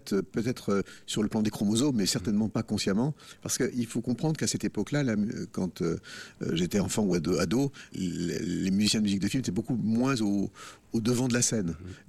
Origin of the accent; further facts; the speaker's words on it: Lyon, Auvergne-Rhône-Alpes, France; je suis un vrai Lyonnais, puisque non seulement ma mère, mais mon père est Lyonnais. Mes deux parents sont Lyonnais, mes grands-parents aussi, des deux côtés, sont Lyonnais.